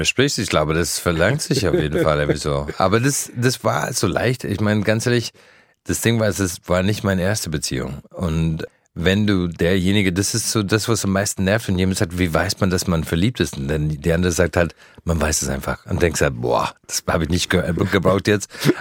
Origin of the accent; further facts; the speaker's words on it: Ireland; German is a second language; Ich meine, ich komme aus Irland.